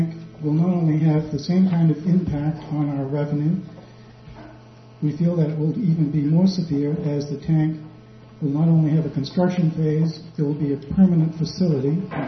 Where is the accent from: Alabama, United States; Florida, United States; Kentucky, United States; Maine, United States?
Maine, United States; Rockland; now in Searsport, United States; I grew up in Rockland and have lived in Maine my whole life.